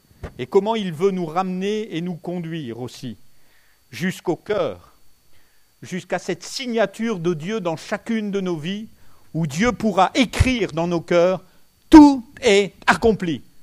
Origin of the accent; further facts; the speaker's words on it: Aix-en-Provence, Provence-Alpes-Côte d'Azur, France; Moi, je viens d'Aix